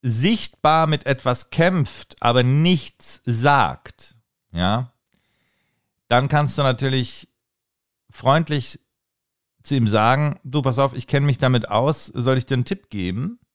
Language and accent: German; Stuttgart, Baden-Württemberg, Germany; das sage ich euch als Stuttgarter